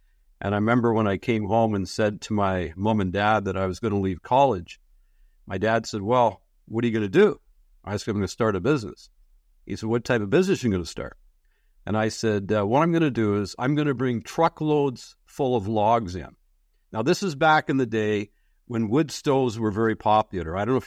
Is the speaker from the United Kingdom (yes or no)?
no; Canada; and here I am from Canada, where hockey is religion.